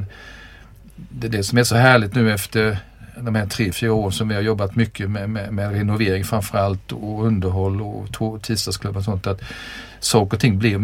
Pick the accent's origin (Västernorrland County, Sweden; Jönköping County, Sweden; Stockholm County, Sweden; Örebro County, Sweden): Jönköping County, Sweden; Nässjö; Född och uppvuxen i Småland. Nässjö, närmare bestämt.